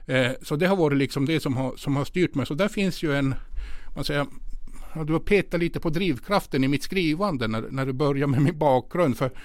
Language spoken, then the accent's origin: Swedish; Norrbotten County, Sweden; Tornedalsfinska kallades det också när jag växte upp. Och där växte jag upp och var väldigt idrottsintresserad i min ungdom.